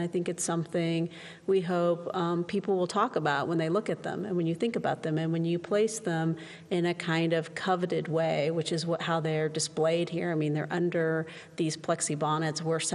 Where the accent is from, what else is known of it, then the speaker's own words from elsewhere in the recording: Portland, Oregon, United States; So I grew up in Portland.